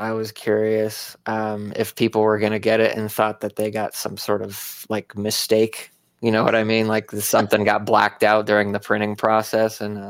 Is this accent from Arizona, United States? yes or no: yes; Arizona, United States; and I grew up pretty close to one of the countries, Mexico. I grew up in Arizona.